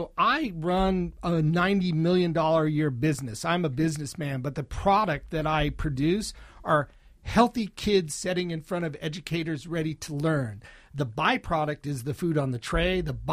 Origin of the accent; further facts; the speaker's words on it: New Orleans, Louisiana, United States; So I grew up in New Orleans. I grew up in a city that names its highways after chefs, you know?